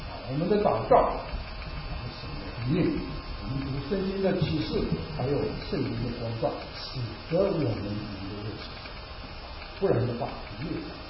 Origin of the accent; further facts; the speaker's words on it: China; 我们中国人常常说“一而再，再而三”，意思就是两三次也是够，是不是？